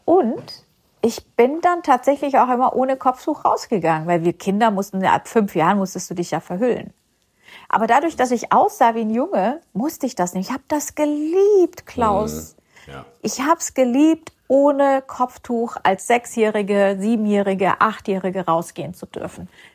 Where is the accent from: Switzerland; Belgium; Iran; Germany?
Iran; ich bin ja im Iran geboren und aufgewachsen.